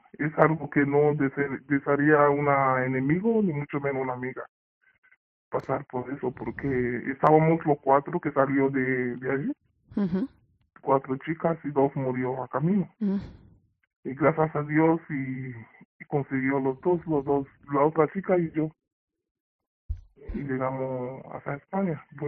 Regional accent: Nigeria; Spanish is a second language; moved away; yo soy de africana y de África, de Nigeria hasta aquí, llego de, bueno, hasta Marruecos

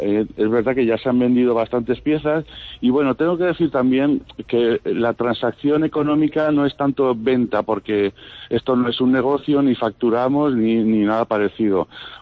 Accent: Valencian Community, Spain; Bueno, yo soy valenciano, conozco muchísima gente en Valencia, del mundo del arte.

